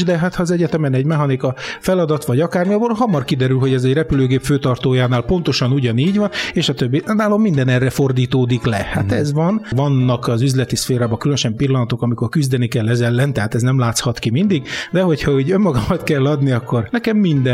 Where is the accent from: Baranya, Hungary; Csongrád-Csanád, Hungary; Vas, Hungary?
Baranya, Hungary; Mohács; also born or lived in Pécs, Hungary; Pécsen én baranyai születésű gyermek vagyok. Mohácson születtem, ott is jártam egy évig gimnáziumban, csak elköltöztünk Pécsre.